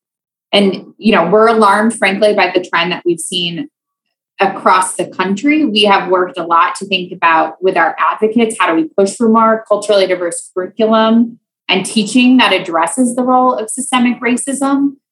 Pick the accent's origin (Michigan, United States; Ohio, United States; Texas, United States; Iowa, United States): Iowa, United States; I grew up in Iowa. You don't have to know much about Iowa to assume that I did not go to a very diverse school, right?